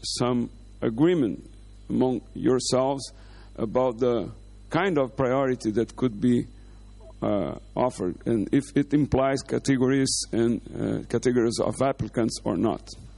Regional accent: Brazil; English is a second language; with ISPCP. I'm from Brazil, and I would like to follow up on what Steve said.

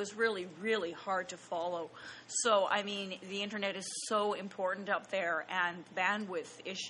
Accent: Nunavut, Canada; I'm from Nunavut, which is Canada's most northern territory. It's over 2 million kilometres big. It's one-fifth of Canada's landmass, and there's only 30,000 people there. And they're dotted across there in like 25 communities.

